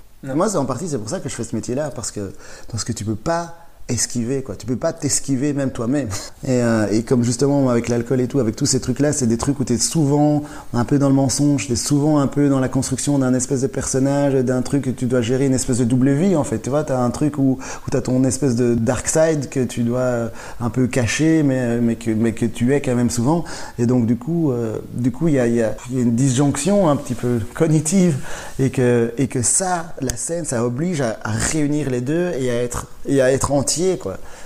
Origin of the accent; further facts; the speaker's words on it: Rwanda; Parce que bon, je viens du Rwanda